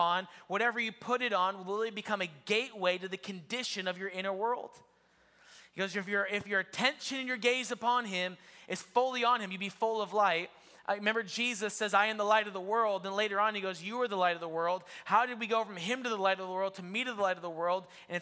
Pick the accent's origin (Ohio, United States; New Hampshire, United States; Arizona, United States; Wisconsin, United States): Ohio, United States; You know, I remember growing up in Ohio, actually, in a portion of my life in Ohio, we had a garage